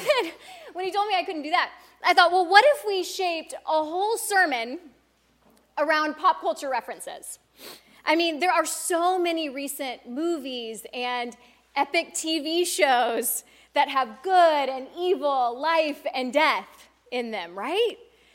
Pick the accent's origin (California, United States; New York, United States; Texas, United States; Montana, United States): Texas, United States; And those, I grew up in South Texas.